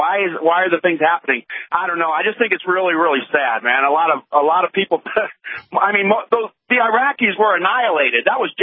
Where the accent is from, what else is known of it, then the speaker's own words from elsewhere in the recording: Arizona, United States; My home state is Arizona, so maybe I'm a little bit – it's not really a good comparison because there, a lot of people in Arizona open carry.